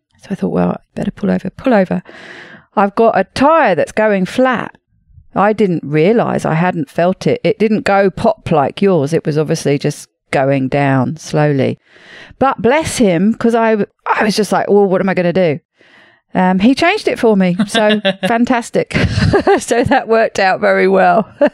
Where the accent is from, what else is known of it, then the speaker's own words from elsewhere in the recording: United Kingdom; now in France; Yes, I am a Brit, but I've been living in France for the last 17 years.